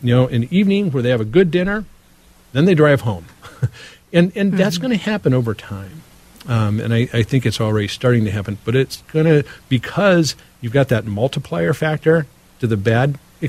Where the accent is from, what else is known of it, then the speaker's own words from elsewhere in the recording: Detroit, Michigan, United States; I'm from Detroit. I was a federal prosecutor in Detroit. My first memory is the disaster there in 1967 when 2,000 buildings were destroyed.